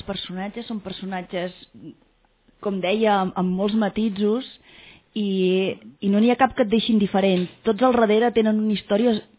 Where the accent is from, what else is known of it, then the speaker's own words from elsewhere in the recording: Barberà de la Conca, Catalonia, Spain; el José Agustín Goytisolo tenia casa al meu poble, a Barberà de la Conca